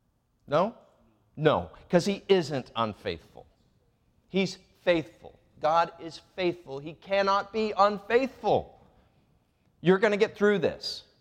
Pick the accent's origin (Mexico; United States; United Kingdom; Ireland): Mexico; Puebla; I'm a young guy that I was raised in missionary school. I grew up in Puebla, Mexico, down in central Mexico.